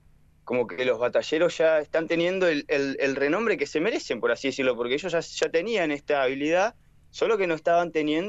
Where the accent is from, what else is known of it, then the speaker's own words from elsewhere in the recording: Rawson, Chubut, Argentina; yo soy de Rawson, de allá de la costa